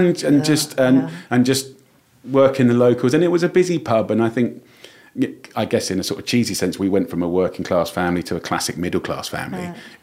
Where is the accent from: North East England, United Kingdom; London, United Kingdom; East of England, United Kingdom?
East of England, United Kingdom; South Ockendon; born there; And I was born actually in South Ockingdon. South Ockingdon in Grays, Essex. So right in the estuary of Essex and got devastated in the war.